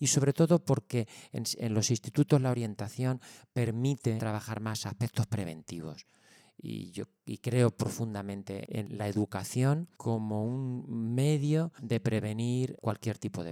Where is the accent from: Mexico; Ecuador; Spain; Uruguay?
Spain; Ciudad Real, Castilla-La Mancha; also born or lived in Granada; cuando me vine a Ciudad Real a vivir, aunque yo soy de Ciudad Real, pero bueno, me fui a estudiar a Granada y mi familia y tal, pero me vine hace 21 años